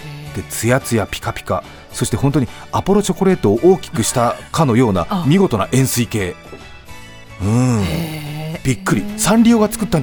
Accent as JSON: {"language": "Japanese", "region": "northern Japan", "country": "Japan", "said": "いや本当に私あの北国の田舎出身なんでまあやばいですよ。"}